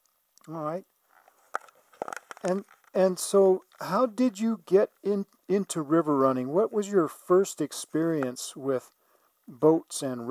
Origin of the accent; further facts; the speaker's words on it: Arizona, United States; because I'm from Arizona, and you know, we don't have a lot of water here.